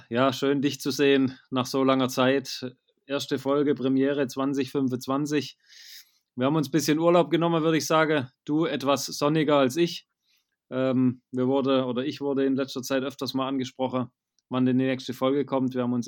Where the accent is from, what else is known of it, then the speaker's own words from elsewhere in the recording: Baden-Württemberg, Germany; accent: Swabian; in meiner alten Heimat in der Nähe von Stuttgart unterwegs